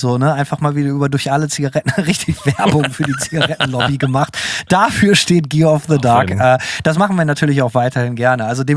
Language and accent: German; Bremen, Germany; wollten wir unbedingt eine E-Gitarre haben und haben immer aus dem Musikhaus, immer aus dem Musikladen bei uns in Bremen immer so einen Katalog gehabt.